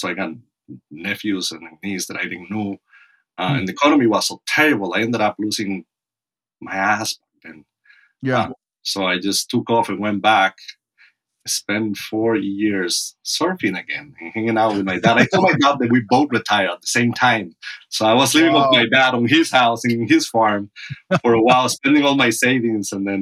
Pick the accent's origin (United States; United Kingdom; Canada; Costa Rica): Costa Rica; English is a second language; I'm from Costa Rica.